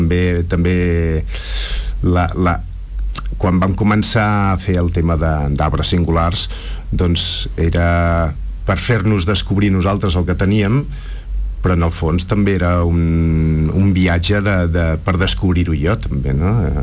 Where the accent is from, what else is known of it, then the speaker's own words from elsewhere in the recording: Barcelona, Catalonia, Spain; now in Montseny, Spain; de petit vivia a Barcelona, o mal vivia a la ciutat, com deia l'anunci aquell, no? I clar, tants anys a Barcelona, tan aviat com vaig tenir ocasió, vaig marxar de Barcelona, no? I ara visc al Montseny.